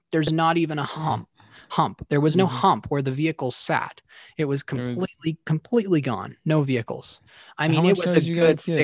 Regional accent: Rathdrum, Idaho, United States; I was born just outside of Rathdrum, Idaho, near just above Twin Lakes, which is halfway between Rathdrum and Spirit Lake. I was born and raised same place, same house.

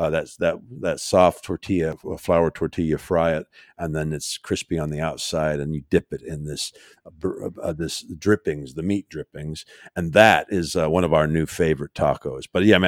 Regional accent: Canada; Birria, and I'm trying to roll my R's, but I'm a Canadian kid, so have a hard time rolling them.

